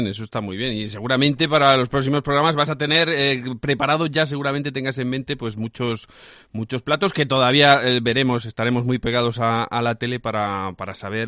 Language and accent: Spanish; Villanueva de los Infantes, Castilla-La Mancha, Spain; soy un vecino tuyo, porque soy de Infantes, Carrizosa Infantes, ya sabes que somos uno.